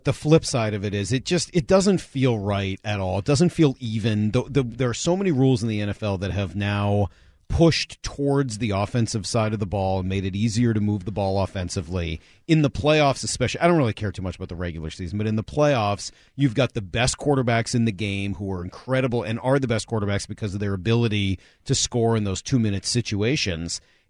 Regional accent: Boston, Massachusetts, United States; You may remember the name Eddie Andelman, who when we were growing up in Boston was like sort of the dean of sports radio there.

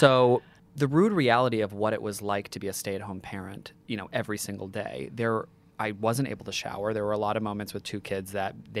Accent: United States; accent: American; now in Australia; And I, as an American, you can tell by my voice, didn't know a lot of the Australian rhymes

